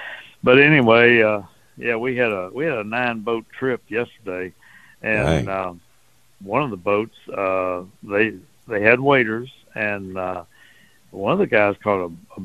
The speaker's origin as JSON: {"language": "English", "town": "Port Arthur", "region": "Texas", "country": "United States", "tie": "born or raised there", "said": "Yeah, I remember growing up in Port Arthur, man."}